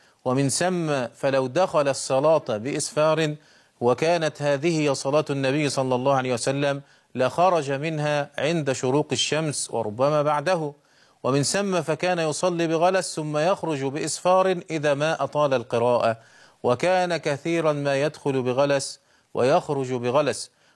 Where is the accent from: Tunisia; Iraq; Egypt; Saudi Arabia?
Egypt; عندنا في مصر